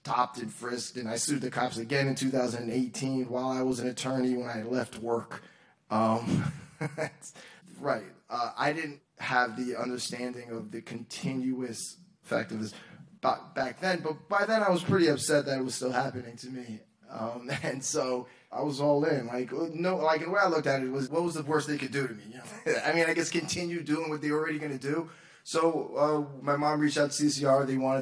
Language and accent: English; New York City, New York, United States; Yeah, I grew up in New York City, right?